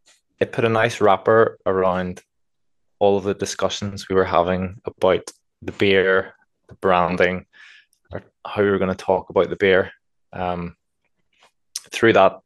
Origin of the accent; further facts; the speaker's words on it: Northern Ireland, United Kingdom; And I think as Northern Irish people as well, we tend to be reasonably modest